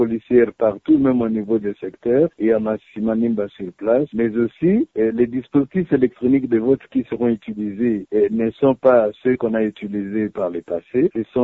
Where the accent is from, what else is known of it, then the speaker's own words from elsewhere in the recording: DR Congo; Et comme nous sommes chez nous au Congo, les gens préfèrent agir toujours à la dernière minute